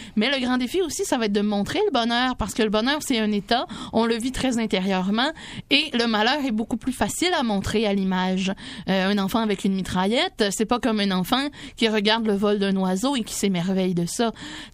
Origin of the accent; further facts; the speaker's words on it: Quebec, Canada; born there; Moi, je suis née en Montérégie.